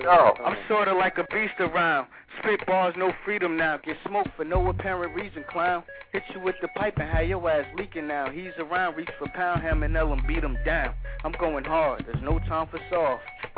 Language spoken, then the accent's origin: English; New Jersey, United States; I'm from North New Jersey, Eric.